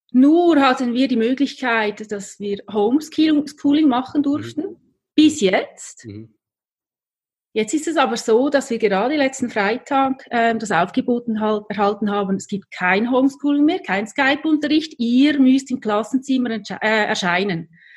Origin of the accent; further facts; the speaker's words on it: Lucerne, Switzerland; now in Sweden; Ich stamme aus Luzern, führe seit 6 Jahren eine Kommunikationsagentur. Ich bin Heimweh-Schweizerin.